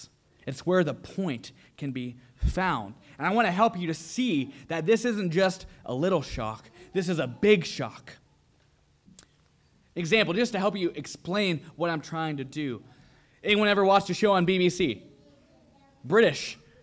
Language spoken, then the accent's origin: English; Kentucky, United States; okay, I'm from Kentucky. I don't know where you're from.